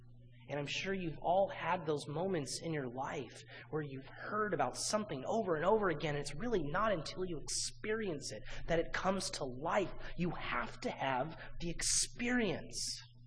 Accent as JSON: {"language": "English", "town": "San Dimas", "region": "California", "country": "United States", "said": "One, I come from the San Dimas area, and most people know us for two reasons."}